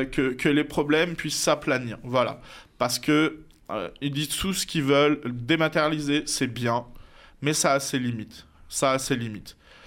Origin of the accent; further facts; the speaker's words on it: Normandy, France; je suis normand, j'aime la Normandie. Je l'ai quitté, je l'ai regretté, je suis revenu